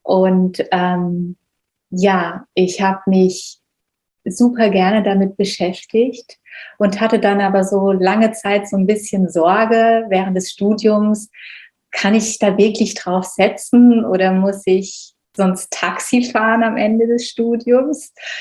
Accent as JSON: {"language": "German", "region": "Baden-Württemberg", "country": "Germany", "tie": "born or raised there", "said": "Ich bin im Schwarzwald groß geworden und im Kreise von einer sehr, sehr großen Verwandtschaftsfamilie."}